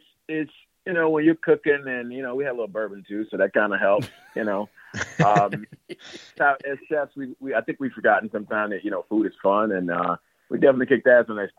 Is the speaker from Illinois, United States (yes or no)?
yes; Chicago, Illinois, United States; definitely being a Chicagoan that's been really, really big for me and being able to give back, you know, to areas and people that I grew up seeing and doing too.